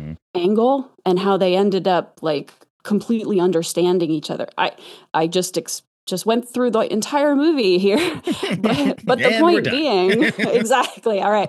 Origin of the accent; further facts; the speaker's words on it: Bible Belt, United States; You know, I'm from the Bible Belt, and like I was being extremely bullied because I didn't believe in God.